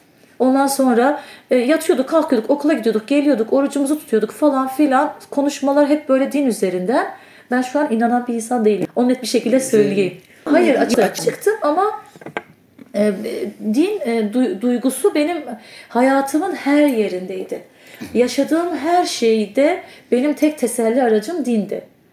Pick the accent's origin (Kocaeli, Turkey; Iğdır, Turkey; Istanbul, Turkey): Iğdır, Turkey; moved away as an adult; also born or lived in Elazığ; ilk defa üniversiteye amacıyla çıktım ben Iğdır'dan. Lise'yi de orada okudum. Elazığ'a yerleştik sonra işte üniversite sürecinde. Orada üniversiteyi bitirdim. Sonra Iğdır'a döndüm.